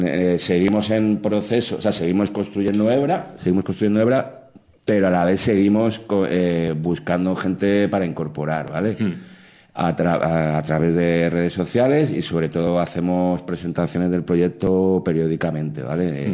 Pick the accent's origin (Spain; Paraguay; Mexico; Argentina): Spain; Madrid, Community of Madrid; Es un tema de que somos de Madrid.